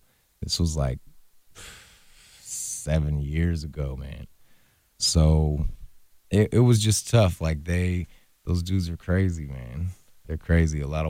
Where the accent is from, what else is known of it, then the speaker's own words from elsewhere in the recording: Fresno, California, United States; Yeah, I was born and raised in Fresno.